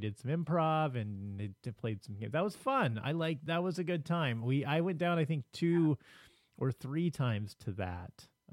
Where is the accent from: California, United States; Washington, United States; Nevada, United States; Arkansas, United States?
California, United States; Los Angeles; And the funny thing is I'm from California. I'm from LA. Like I didn't even grow up here.